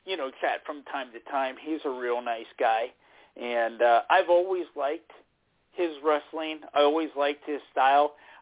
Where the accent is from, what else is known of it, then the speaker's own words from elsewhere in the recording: Dallas, Texas, United States; and so I grew up in Dallas watching those guys, and you know, I felt like I had a personal connection to him.